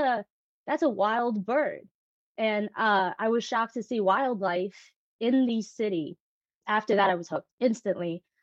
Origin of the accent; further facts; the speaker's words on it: Bronx, New York, United States; also born or lived in Manhattan; But yes, I am from the Bronx. I'm a native New Yorker, born in Manhattan, raised my entire life in the Bronx.